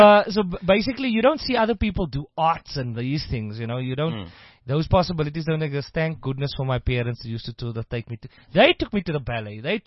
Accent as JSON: {"language": "English", "town": "Hankey", "region": "Eastern Cape", "country": "South Africa", "said": "I come from Hanky, man."}